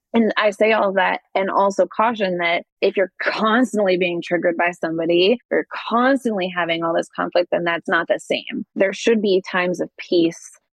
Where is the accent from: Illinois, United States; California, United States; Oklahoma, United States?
Illinois, United States; Her wedding, we're from the Chicago suburbs.